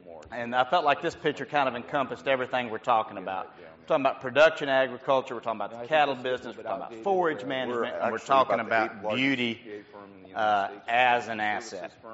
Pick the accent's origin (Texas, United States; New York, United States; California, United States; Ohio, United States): Texas, United States; But I do know that I'm a Texan, and I do know that my family settled here in 1835 in DeWitt County.